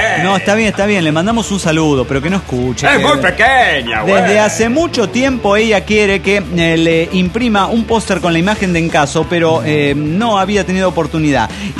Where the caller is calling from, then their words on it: Avenal, California, United States; de Avenal, California, USA.